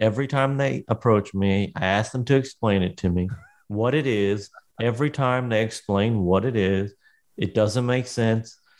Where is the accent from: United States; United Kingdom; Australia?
United States; Kentucky; Well, I grew up in Kentucky. You don't really have a choice.